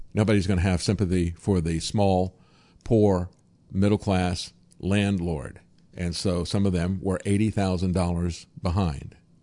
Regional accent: New Jersey, United States; I'm from New Jersey. You from Jersey? I'm from Jersey, too.

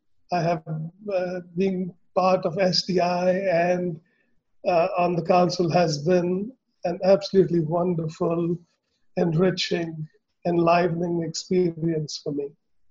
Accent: India; I grew up in India post-partition, and my parents were Hindus who had to flee from what is now Pakistan. And so I grew up with Hinduism, with lots of Muslim friends

